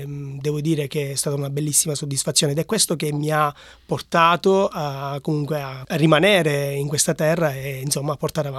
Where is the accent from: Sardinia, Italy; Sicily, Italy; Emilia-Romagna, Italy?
Sicily, Italy; Gela; moved away as an adult; also born or lived in Australia; Sono di Gela, provincia di Caltanissetta, siciliano. Sono venuto in Australia all'età di circa 21 anni per la prima volta